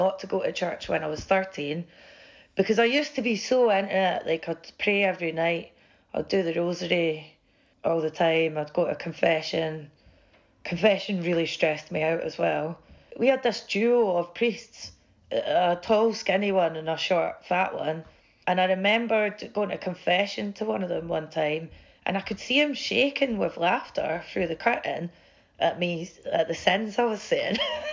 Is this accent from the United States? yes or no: no; Scotland, United Kingdom; where I grew up in Scotland, the central belt where I'm from, I think it was a lot of people moved over from Donegal and Northern Ireland